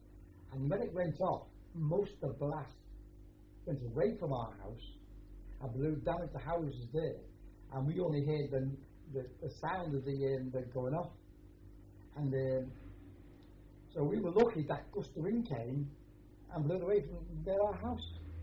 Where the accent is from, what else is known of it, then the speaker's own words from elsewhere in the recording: Liverpool, North West England, United Kingdom; I even met Chinese who would tell me all about my hometown, Liverpool, about the pubs there and all that.